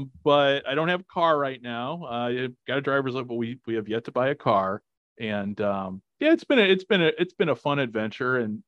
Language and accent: English; Chicago, Illinois, United States; now in Arizona, United States; And while I grew up in Chicago, love the Bears